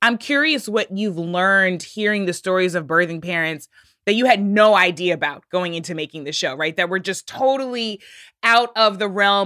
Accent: Missouri, United States; Like, I was closing in on 30, and I grew up in St. Louis County, not far from Ferguson.

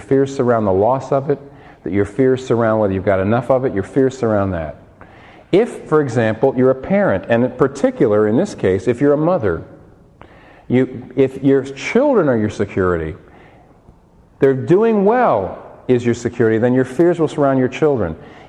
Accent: Philadelphia, Pennsylvania, United States; now in New York City, United States; we've lived in the Northeast all of our lives. We're from Philadelphia, where we've lived for a while. And we went to school in New England.

